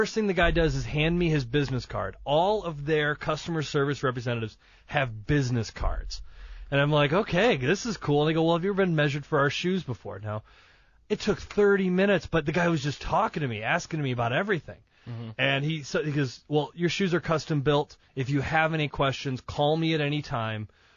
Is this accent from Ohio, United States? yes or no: yes; Toledo, Ohio, United States; I go, hey, I'm from Toledo, Ohio.